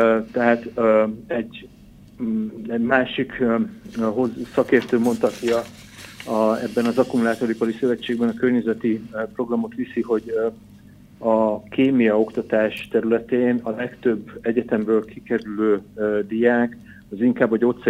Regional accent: Győr, Győr-Moson-Sopron, Hungary; de ugye Magyarország, én Győri vagyok, nálunk az

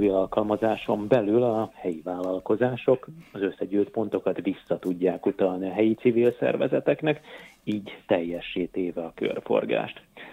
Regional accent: Cegléd, Pest, Hungary; born there; Az én szülővárosom egyébként Cegléd

